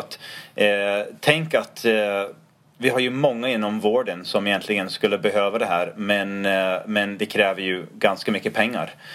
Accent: United States; Swedish is a second language; moved away as an adult; now in Sweden; Jag växte upp, jag har mina rötter. Både barndom, tonåren och så några universitetsstudieår i Amerika.

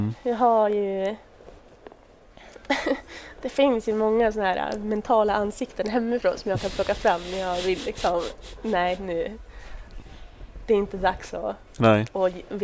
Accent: Sweden; då var jag inte längre den här 23-åringen som satt hemma i Sverige och berättade om hur jag skulle göra någonting eventuellt.

